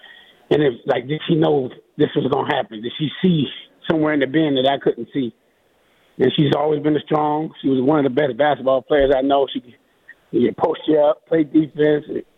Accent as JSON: {"language": "English", "town": "Aliquippa", "region": "Pennsylvania", "country": "United States", "said": "can go from the streets of Aliquippa on the hill, 6th Avenue, to being on the national stage saying I'm from Aliquippa, Pennsylvania."}